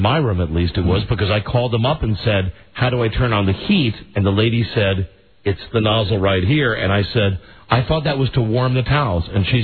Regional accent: United States; I want all of you to know I am so American that when I refer to the time, I say real time.

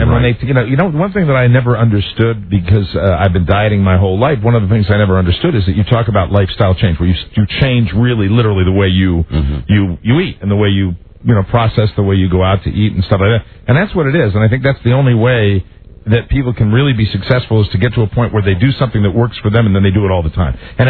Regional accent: New England, United States; I'm from New England. I never knew that stereotype existed.

